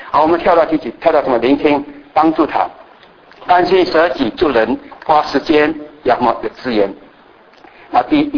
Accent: China; also born or lived in Singapore / Canada; 我们中国人的文化是这样的，所以我们中国人的形象这么糟糕。对，我以前在新加坡、在加拿大读书的时候，我在美国在加拿大的华的教会做礼拜

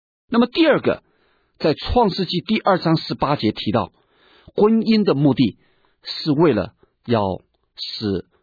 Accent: China; 所以我们中国人常常讲贤内助

